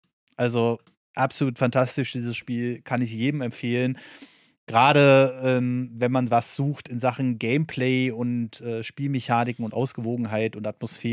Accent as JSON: {"language": "German", "region": "Berlin", "country": "Germany", "said": "als Berliner kommst du in Baden-Württemberg nicht klar."}